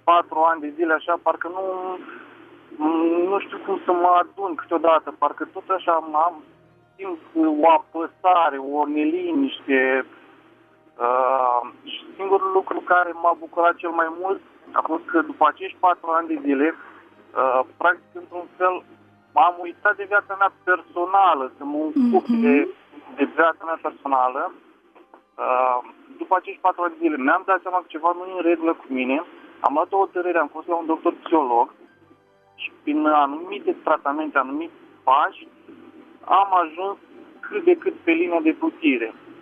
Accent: Botoșani, Botoșani County, Romania; sunt din Botoșani

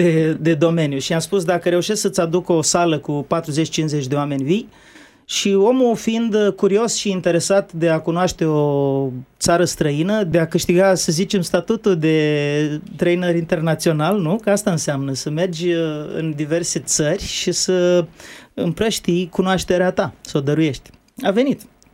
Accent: Rădăuți, Suceava County, Romania; eu sunt de rog din Suceava, din orașul Rădăuț, și m-a dat la facultate la Iași

